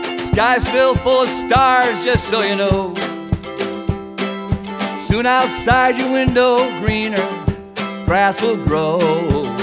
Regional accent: Chicago, Illinois, United States; moved away as an adult; also born or lived in New York; now in California, United States; Well, born kind of out east, rural New York, but moved to Chicago north Chicago for my high school days, but spent the bulk of my growing up time, I'd say, there. And then I came out here about early 90s

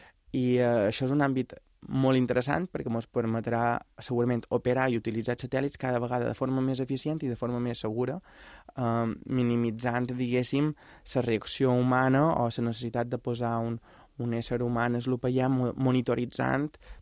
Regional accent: Balearic Islands, Spain; com a mallorquí, me sent en part responsable d'ajudar a generar aquest tipus d'oportunitats d'allà on jo venc

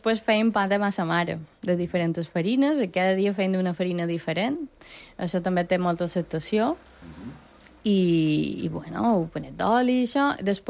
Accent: León, Castile and León, Spain; now in Pollença, Spain; Jo no som pollencina, jo fa 26 anys que visc aquí a Pollença, jo som de León. Però bueno, ja estic adoptada, ja.

